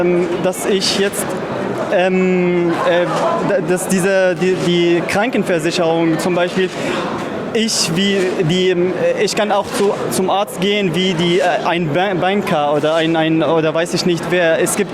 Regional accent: Syria; now in Germany; Genau, ich komme aus Syrien.

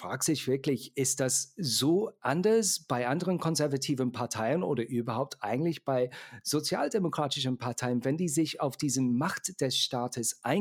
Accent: United Kingdom; ich komme aus Großbritannien

